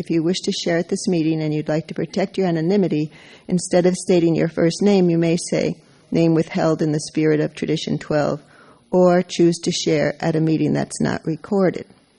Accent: Charlotte, North Carolina, United States; from Charlotte, North Carolina.

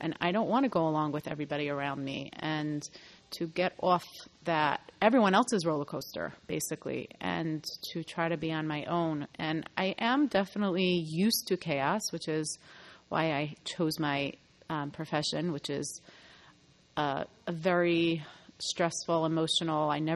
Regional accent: New Jersey, United States; from New Jersey. So I feel like ever since I've been born, I've been on an emotional roller coaster growing up in my very dysfunctional, chaotic home.

